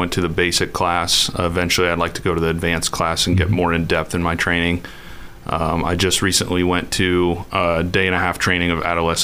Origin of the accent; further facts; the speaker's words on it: Boone, North Carolina, United States; growing up in Boone and going to the schools in Boone